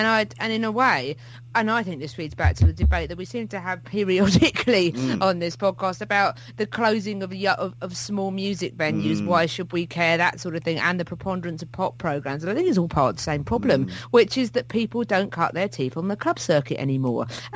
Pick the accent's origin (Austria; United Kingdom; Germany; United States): United Kingdom; Although people, we as British people, it's, you know, one struggles on, doesn't one, you know.